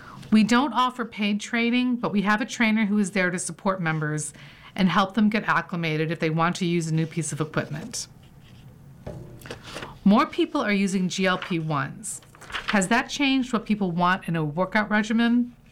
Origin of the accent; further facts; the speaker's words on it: Connecticut, United States; I grew up in Connecticut. I'm a New Englander, even though I've moved around a bit.